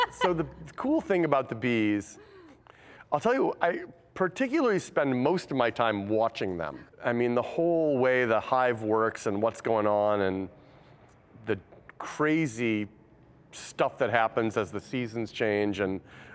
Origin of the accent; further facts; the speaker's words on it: Detroit, Michigan, United States; I told you, you know, when I grew up in Detroit, I was very much I'm taking life as it comes to me.